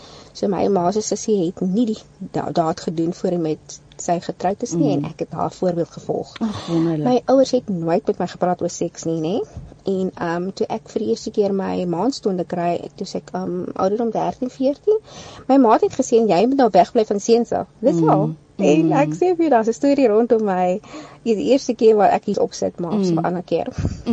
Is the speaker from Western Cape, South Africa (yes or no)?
yes; Elsies River, Western Cape, South Africa; ek het groot geword in Elsie Rivier in 'n pandokhuisie.